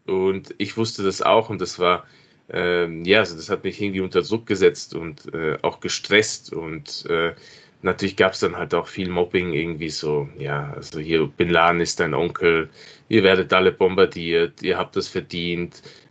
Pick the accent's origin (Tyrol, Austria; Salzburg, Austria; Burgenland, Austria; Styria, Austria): Tyrol, Austria; Innsbruck; ich bin in Innsbruck aufgewachsen und war bis zum damaligen Zeitpunkt nicht dort, hatte auch, wie schon erwähnt, in Innsbruck gab es keine afghanische Diaspora, deshalb hatte ich nicht mit anderen Afghanen zu tun